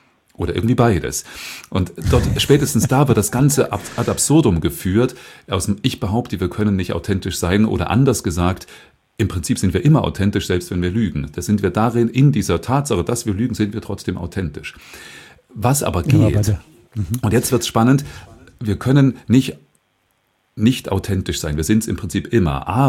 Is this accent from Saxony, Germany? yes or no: yes; Dresden, Saxony, Germany; ich bin sehr kirchenmusikalisch groß geworden im Osten in den 70ern in Dresden